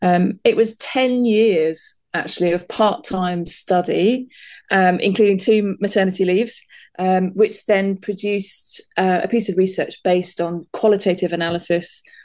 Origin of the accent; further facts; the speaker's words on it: London, United Kingdom; My first church was at Woolwich, second in Poynton, which is in Cheshire, and now here back in North London, close to where I grew up in East London.